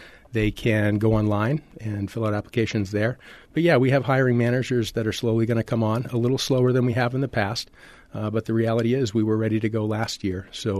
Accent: Maine, United States; Yeah, I came all the way from Maine, actually.

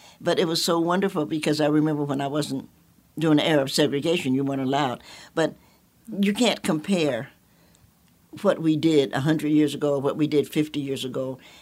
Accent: Knoxville, Tennessee, United States; born there; Well, I'm a Knoxvillian by birth, so yes, I am.

